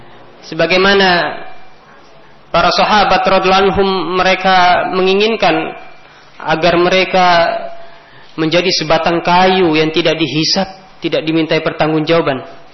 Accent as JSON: {"language": "Indonesian", "region": "Jakarta", "country": "Indonesia", "tie": "born or raised there", "said": "bahwasanya kita, ya, dibesarkan di Jakarta, ya, dilahirkan di sini, ya."}